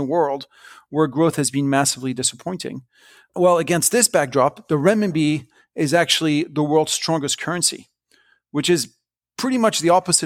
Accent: France; English is a second language; I'm French. I grew up in France.

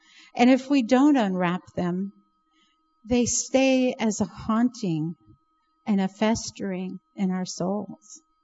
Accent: Montana, United States; Well, you know I'm from Montana. Now, do I have an accent?

